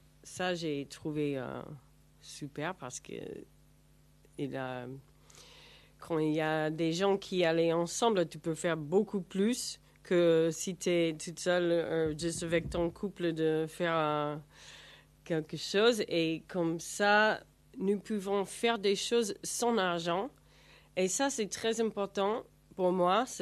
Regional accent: United States; French is a second language; moved away as an adult; also born or lived in Netherlands / England; now in France; Et j'habite ici en France pour presque 4 ans et je viens des États-Unis. Et les dernières, avant je viens en France, j'ai habité en Hollande pour 17 ans. Alors pas mal de temps, et 8 ans en Angleterre et 5 ans sur la route.

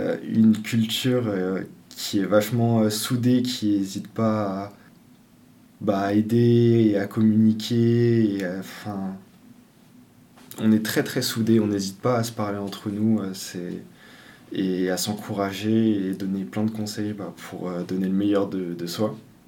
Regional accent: Pau, Nouvelle-Aquitaine, France; moi personnellement, là, je viens de Pau.

